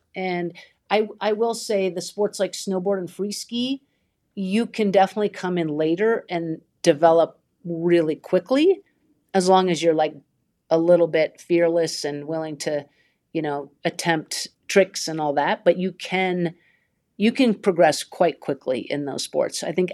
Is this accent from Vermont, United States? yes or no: yes; Vermont, United States; Like I grew up in Vermont, you stay competing in Vermont, then you compete in the Eastern region, then you move to the national level.